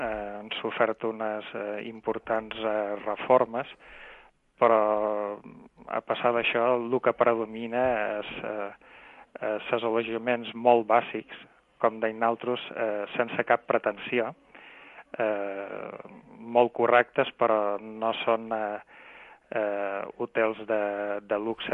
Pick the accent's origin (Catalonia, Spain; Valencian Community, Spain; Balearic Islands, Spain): Balearic Islands, Spain; Formentera; jo com a formenterer considero que és impressionant